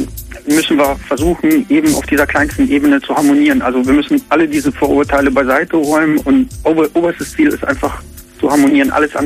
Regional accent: Neuwied, Rhineland-Palatinate, Germany; Ja, ich bin 30, ich komme aus Neuwied.

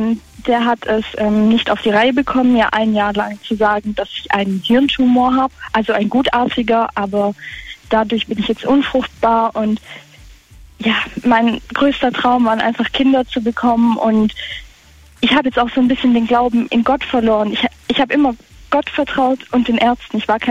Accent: Schwäbisch Gmünd, Baden-Württemberg, Germany; Ich komme aus Schwäbisch Gmünd.

